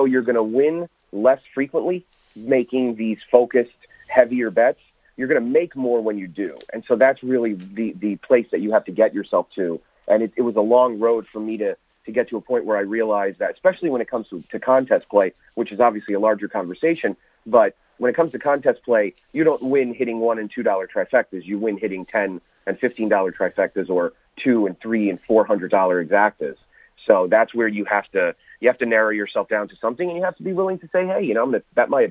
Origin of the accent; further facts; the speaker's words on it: Houston, Texas, United States; obviously for me to get a shameless plug in on my hometown team, but like, look at how the Houston Rockets have overtaken the NBA.